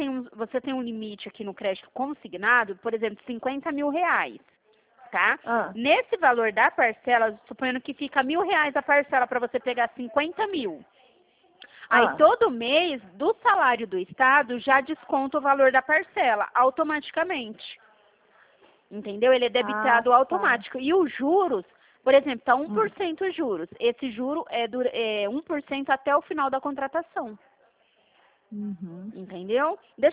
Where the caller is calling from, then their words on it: São Paulo, Brazil; Eu tô falando do estado de São Paulo.